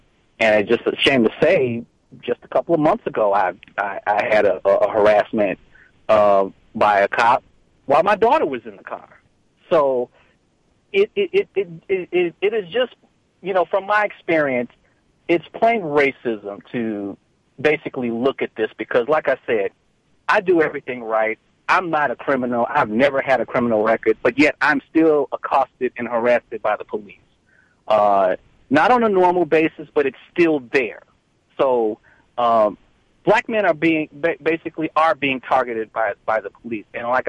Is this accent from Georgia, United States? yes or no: no; Chicago, Illinois, United States; Well, growing up in Chicago, it's not uncommon.